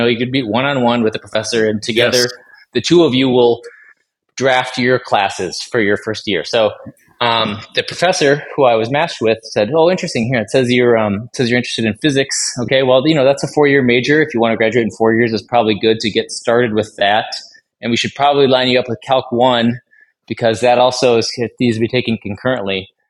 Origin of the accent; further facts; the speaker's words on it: Plymouth, Minnesota, United States; I'm a Minnesotan. I'm a suburban kid. So I am from the western suburbs. My parents are from Plymouth, or I grew up in Plymouth